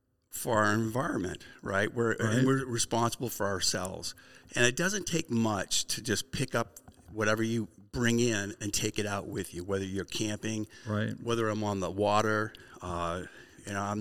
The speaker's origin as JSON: {"language": "English", "region": "Maine", "country": "United States", "said": "I'm from Maine."}